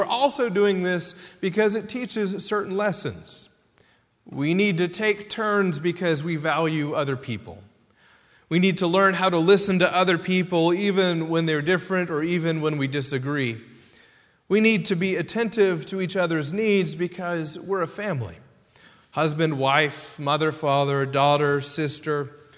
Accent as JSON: {"language": "English", "town": "Atlanta", "region": "Georgia", "country": "United States", "tie": "born or raised there", "also_born_or_lived": "the Carolinas", "said": "We grew up in Atlanta and the Carolinas and would drive to visit grandparents and cousins in Memphis and in Texas."}